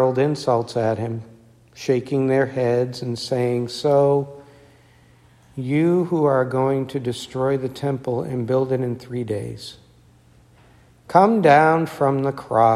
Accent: Massachusetts, United States; I grew up here in Massachusetts. I've grown up on the South Shore, and I talk fast, and I read fast.

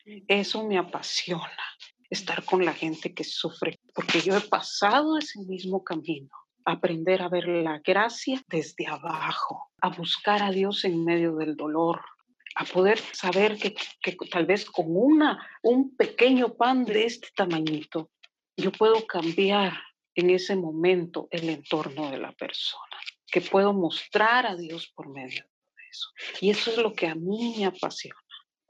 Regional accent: Guatemala; moved away as an adult; Pero había algo más en mí de búsqueda y tuve que salir de las fronteras de Guatemala para dar y viajar hacia el sur, a la linda y preciosa ciudad de Buenos Aires, Argentina

